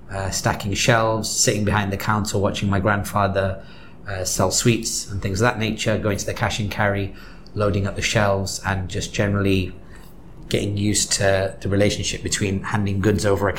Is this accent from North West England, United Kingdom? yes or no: yes; Salford, North West England, United Kingdom; So where I grew up in Salford, which is like the west side of Manchester, was quite racist, quite rough, and quite working class.